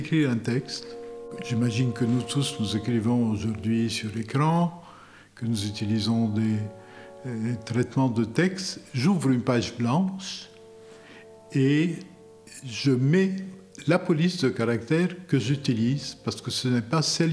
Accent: Lebanon; born there; first language Arabic; French is a second language; Il se fait que c'est un alphabet qui a été inventé à deux pas de là où je suis né.

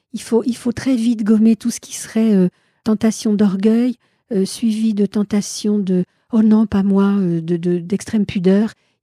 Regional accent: France; on parle français puisqu'on est français.

